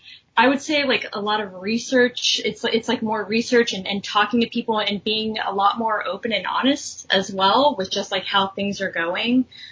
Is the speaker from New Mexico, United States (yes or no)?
no; California, United States; now in New York, United States; I am from Southern California. I moved to New York 5 years ago